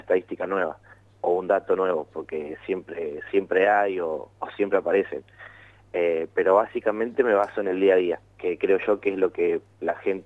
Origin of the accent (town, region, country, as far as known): Argentina